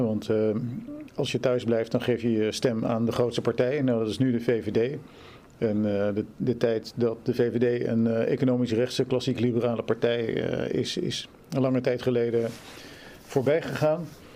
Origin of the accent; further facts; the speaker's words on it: Haarlem, North Holland, Netherlands; also born or lived in The Hague; ik ben geboren in Den Haag. Daarna zijn mijn ouders naar Haarlem verhuisd. Ik heb een Engelse moeder, een Nederlandse vader. Friese vader eigenlijk, moet ik zeggen. Ik heb gewoon mijn middelbare school in Haarlem gedaan. Gymnasium Beta.